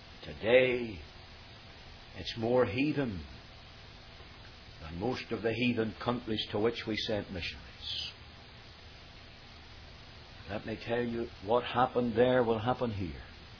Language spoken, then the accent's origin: English; United Kingdom; I come from Britain.